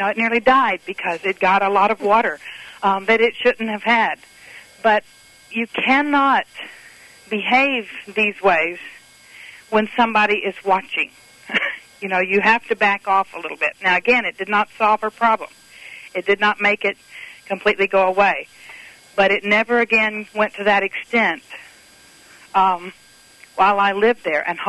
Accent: Mississippi, United States; hi, you know, I'm from Mississippi, and I made y'all some cookies

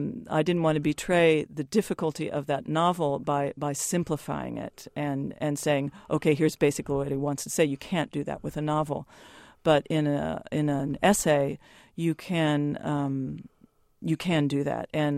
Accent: Ohio, United States; Oh, goodness. I grew up in Ohio. I was raised a Catholic. Went to Catholic schools, went to a Catholic college, St. Mary's College, Notre Dame.

